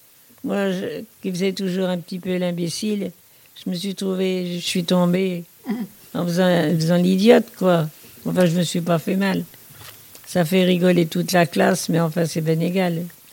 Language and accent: French; Auvergne-Rhône-Alpes, France; born there; Moi, j'étais en Auvergne, je suis née en Auvergne, moi.